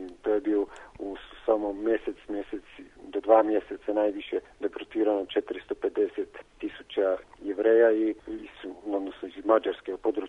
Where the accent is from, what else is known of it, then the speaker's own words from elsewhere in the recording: Murska Sobota, Slovenia; A u Mursku Sobotu, u moj rodni grad, manje od 10.